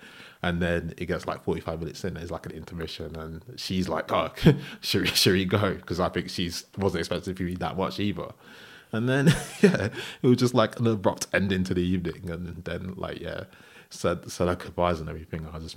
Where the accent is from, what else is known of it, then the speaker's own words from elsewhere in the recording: London, United Kingdom; I think obviously growing up in London, it's easier. I spent a lot of time outside of London because of school and uni